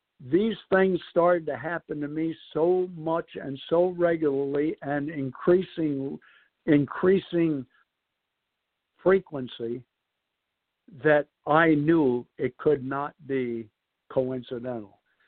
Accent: New York City, New York, United States; knowing I'm from New York City and I've probably been known to interrupt people at times

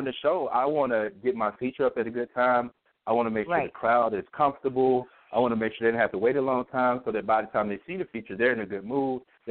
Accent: Pine Bluff, Arkansas, United States; Yeah, and so I'm from Pine Bluff, Arkansas, too, so I'm from a small town

